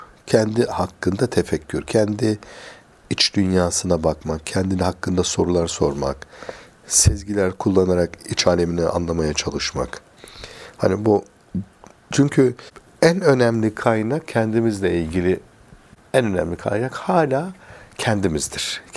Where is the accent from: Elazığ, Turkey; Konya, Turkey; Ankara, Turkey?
Elazığ, Turkey; moved away as an adult; ben Elazığlıyım. Elazığ'dan İstanbul Tıp Fakültesi'ne geldim.